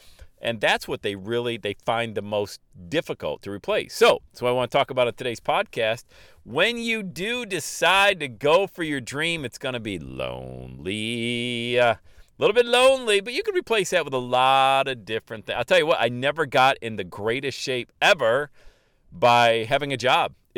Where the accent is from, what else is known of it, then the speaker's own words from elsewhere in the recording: Buffalo, New York, United States; He's from Rochester, I was from the Buffalo area.